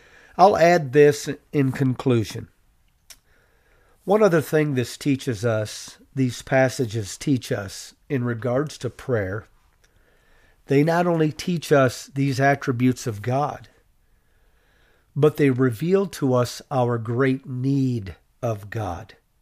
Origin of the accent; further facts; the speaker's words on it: Ireland; I'm Irish. I love green.